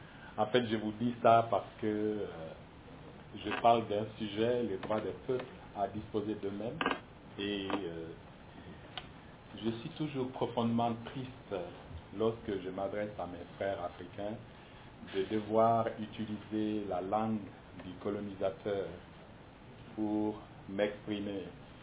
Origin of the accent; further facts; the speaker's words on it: Mali; c'est le cas que je connais le moins mal puisque je suis ressortissant du Mali